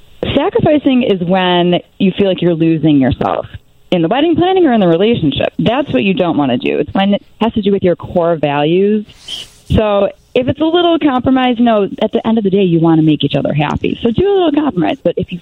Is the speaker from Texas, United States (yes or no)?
no; Chicago, Illinois, United States; I do. Yes, I love Chicago. It's my hometown.